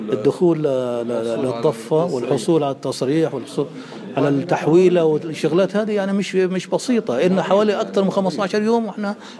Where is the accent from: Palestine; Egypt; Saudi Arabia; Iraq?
Palestine; Gaza, Gaza Strip; أنا جاي من غزة عشان أعمل عملية لأخويا